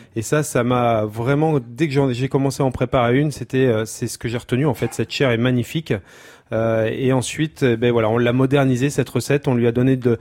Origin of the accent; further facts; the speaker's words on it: Vendôme, Centre-Val de Loire, France; born there; je suis issu d'une famille agricole, hein, je suis né à Vendôme, on a une ferme qui est à Saint-Jean-de-Froidmantel, avec la famille Martelière, c'est vraiment, voilà, c'est la cinquième génération du côté de ma maman.